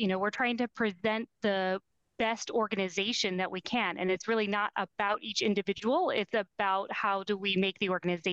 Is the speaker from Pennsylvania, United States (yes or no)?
yes; Pennsylvania, United States; I'm from Western Pennsylvania. I have one older brother, but I also have two younger cousins that grew up very close to me.